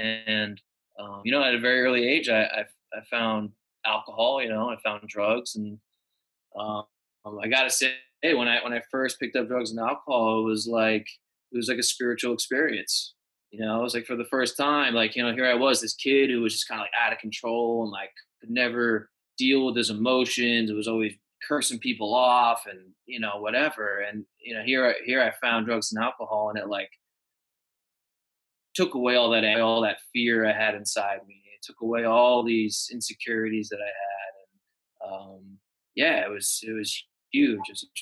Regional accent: New York, United States; I grew up, an hour north of New York City. So I'm in the suburbs

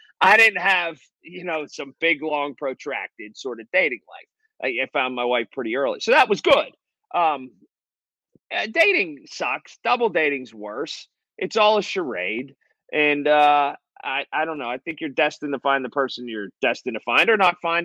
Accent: Sharpsburg, United States; I grew up in Sharpsburg. They don't have cows.

